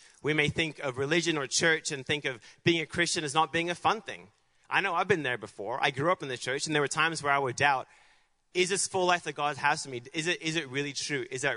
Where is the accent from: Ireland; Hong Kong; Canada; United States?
Hong Kong; I was born and raised in Hong Kong. And it's a very hilly terrain.